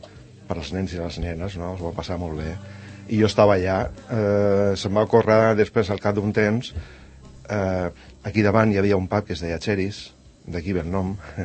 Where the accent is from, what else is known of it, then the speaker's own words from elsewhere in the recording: Sant Cugat del Vallès, Catalonia, Spain; nosaltres som tres de Sant Cugat